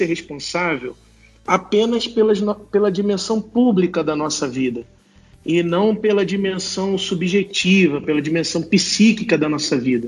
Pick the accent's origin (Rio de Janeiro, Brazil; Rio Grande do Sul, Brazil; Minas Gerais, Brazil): Rio de Janeiro, Brazil; São Gonçalo; now in São Paulo, Brazil; sou do Rio de Janeiro, de São Gonçalo, do Rio de Janeiro. Estou aqui em São Paulo há um pouco mais de 2 anos.